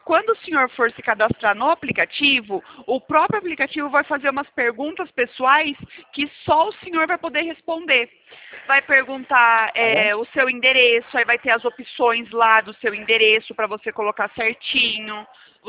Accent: Itatiba, São Paulo, Brazil; eu sou de São Paulo, Itatiba. Interior

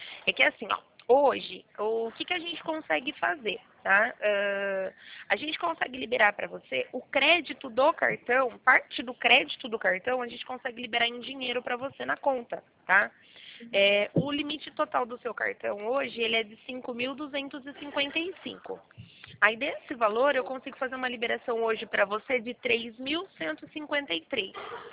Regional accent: Limeira, São Paulo, Brazil; Eu sou aqui do interior de São Paulo, minha cidade é Limeira.

